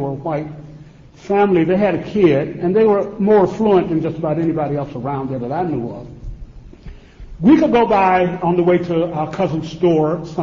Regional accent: North Carolina, United States; also born or lived in Washington, D.C.; now in Philadelphia, United States; My home, for all intents and purposes, is in Philadelphia, although I was born in Washington, D.C., and as a kid in the late 40s, I lived in, middle to late 40s, I lived in North Carolina.

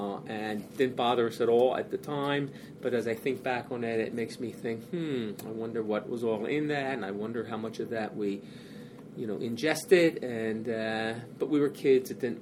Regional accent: Philadelphia, Pennsylvania, United States; Well, I grew up in Manayunk, which is along the Schuylkill River, so I have a lot of fond memories of the river as a kid

